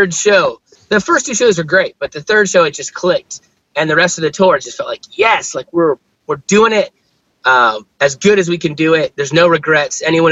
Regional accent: Fredericksburg, Virginia, United States; also born or lived in Charlotte, United States; I'm a pastor at my home church that I grew up at in Fredericksburg, Virginia. I was gone for 11 years. Like I was in college and grad school, and then I lived in Charlotte where the band was full time for 5 years.

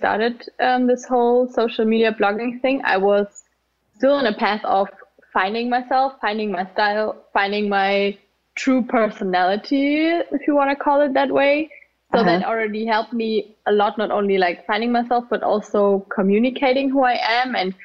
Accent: Germany; also born or lived in Ukraine; So I was born in Ukraine, actually. So Eastern Europe, but I moved to Germany when I was like in the age of 7. So I would consider this definitely my home, but yeah, I have some different roots.

